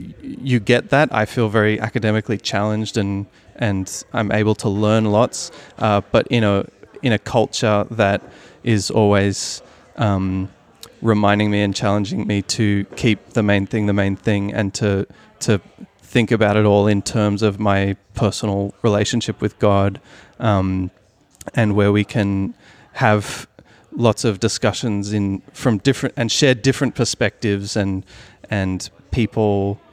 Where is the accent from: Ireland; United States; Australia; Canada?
Australia; Sydney, New South Wales; now in Melbourne, Australia; it started because I'm from Sydney, and I wound up moving to Melbourne to study